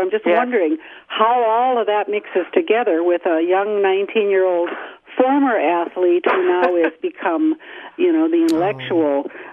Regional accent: Minnesota, United States; kind of like being that I'm from Minnesota, kind of like being a Green Bay fan in Virgin territory here.

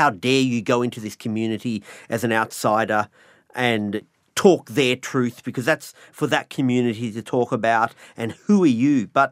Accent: Melbourne, Victoria, Australia; I'm a Jew from Melbourne, Australia.

